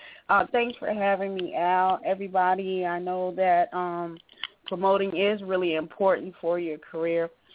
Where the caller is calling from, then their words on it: Coconut Creek, Florida, United States; also born or lived in Atlanta; I'm calling in from Coconut Creek, Florida, by way of Atlanta.